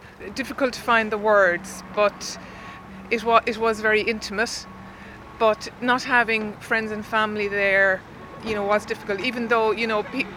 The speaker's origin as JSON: {"language": "English", "country": "Ireland", "said": "I'm being Irish"}